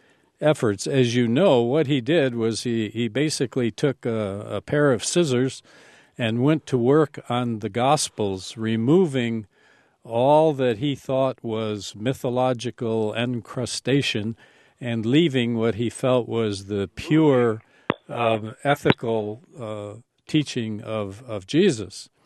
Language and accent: English; Rochester, New York, United States; I grew up in Rochester, New York. I was an inner city kid